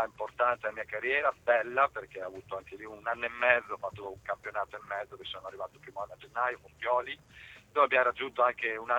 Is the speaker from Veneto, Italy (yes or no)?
no; Cesena, Emilia-Romagna, Italy; nonostante io sono di Cesena, con Modena c'è rivalità